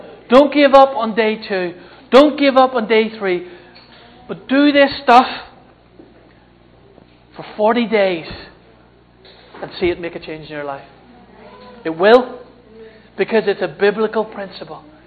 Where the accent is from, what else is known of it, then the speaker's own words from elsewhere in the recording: Ireland; Now I know I'm Irish.